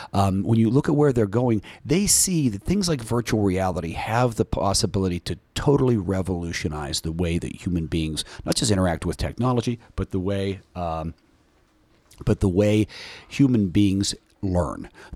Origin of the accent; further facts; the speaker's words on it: West Virginia, United States; who I'm from West Virginia, and I've talked to Senator Manchin